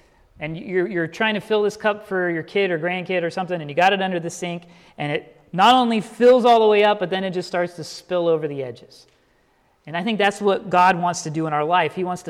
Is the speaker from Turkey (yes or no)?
no; Dayton, Ohio, United States; I grew up in Dayton, and so once a month we would make the trek from Dayton all the way to South Bend